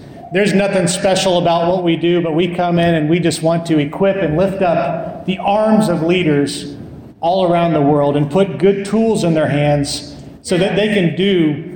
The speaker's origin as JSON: {"language": "English", "region": "Texas", "country": "United States", "said": "You have to forgive me, I might speak a little bit slower. I'm from Texas."}